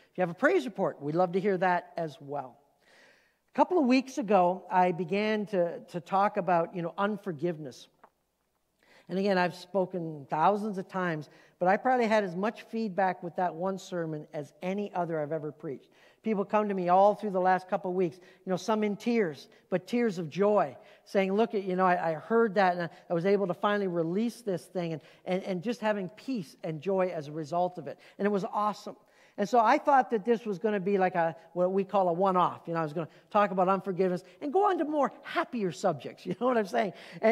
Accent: Canada; now in United States; Since the mid-80s, I've been a part of church life in two different countries. I grew up as a Canadian in Canada.

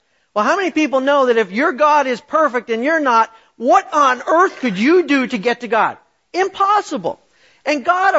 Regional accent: Canada; Z because I'm Canadian, all right?

